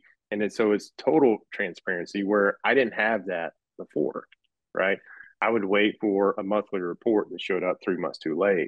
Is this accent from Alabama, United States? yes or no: yes; Alabama, United States; growing up in Alabama really relates to me.